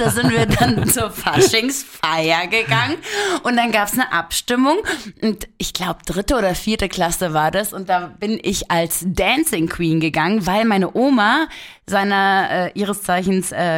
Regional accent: Berlin, Germany; ich bin aus Berlin hierher gezogen, schon vor zig Jahren

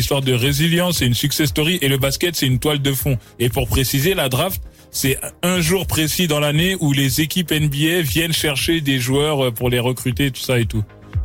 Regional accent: France; nous on est des Français lambda.

